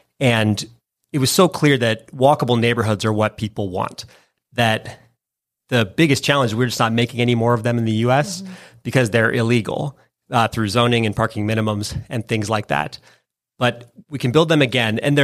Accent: Phoenix, Arizona, United States; So I grew up here in Phoenix and I had an SUV, lived on a golf course, like the full Phoenix experience.

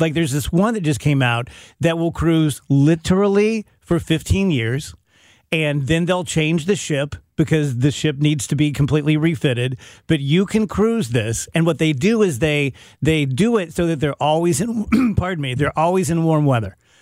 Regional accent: Illinois, United States; So I'm from Illinois. So when I showed up in St. Louis, I immediately didn't feel cool enough to be here.

